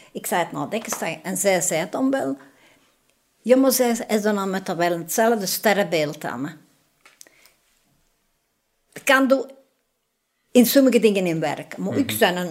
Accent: Geraardsbergen, East Flanders, Belgium; Maar het is met dat ik van Gerardsbergen zijn. Am ik mijn echte steen van Gerardsbergen.

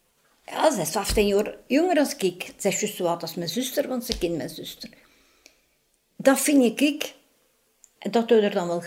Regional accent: Geraardsbergen, East Flanders, Belgium; Maar het is met dat ik van Gerardsbergen zijn. Am ik mijn echte steen van Gerardsbergen.

